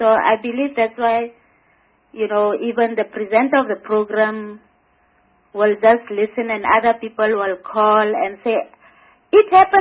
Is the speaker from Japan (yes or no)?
no; Limpopo, South Africa; And I can say, you know, when I think, since I come from Limpopo, a lot of the other stations are community radio stations.